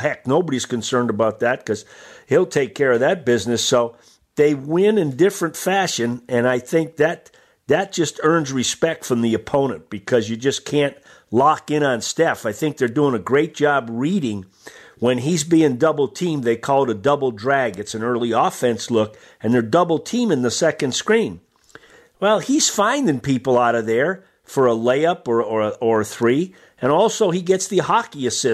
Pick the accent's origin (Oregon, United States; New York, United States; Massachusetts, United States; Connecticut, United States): Massachusetts, United States; Oh, heck yeah. I grew up in Massachusetts. I mean, I'm a Bobby Orr and Esposito guy.